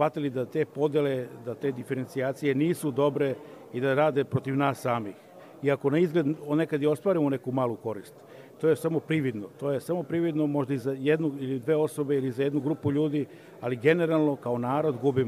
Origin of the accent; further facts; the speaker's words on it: Pančevo, Vojvodina, Serbia; also born or lived in Germany; Iako je moja žena Nemica, ali Nemica odavde, iz Pančeva, iz mog rodnog grada